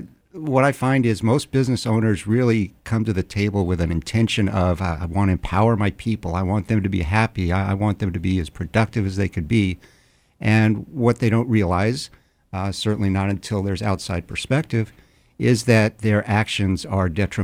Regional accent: El Paso, Texas, United States; Born and raised in West Texas, okay. In the thriving metropolis of El Paso, Texas.

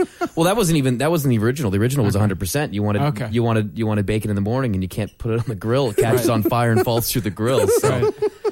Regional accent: Los Angeles, California, United States; now in San Diego, United States; I grew up in Los Angeles.

